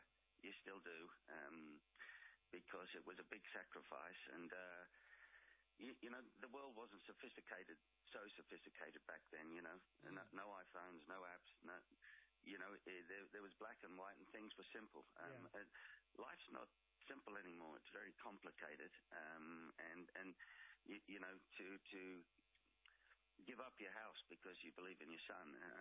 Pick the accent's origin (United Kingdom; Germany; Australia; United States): Australia; you know, as an Australian, and be proud to say